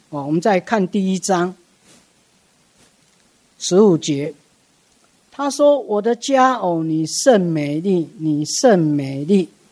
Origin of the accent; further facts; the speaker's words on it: Taiwan; 我们台湾人那 闽南人说阮水某